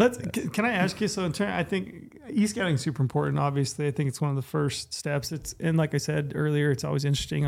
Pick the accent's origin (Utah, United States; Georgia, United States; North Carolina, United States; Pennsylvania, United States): Utah, United States; It's probably because I'm from Utah.